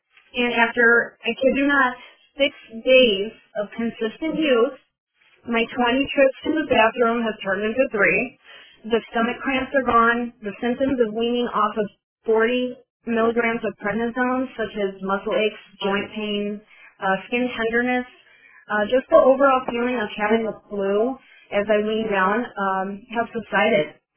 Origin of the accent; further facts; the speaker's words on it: Chicago, Illinois, United States; I'm from Chicago, and I was diagnosed in 2003 with Crohn's.